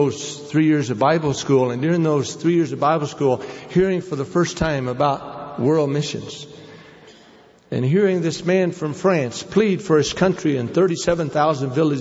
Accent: United States; they were so upset that I was there as an American.

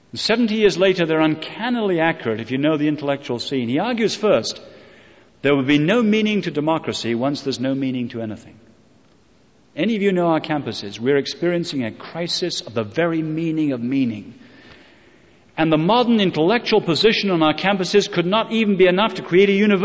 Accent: England, United Kingdom; now in United States; I speak to you as an Englishman. I'm married to an American.

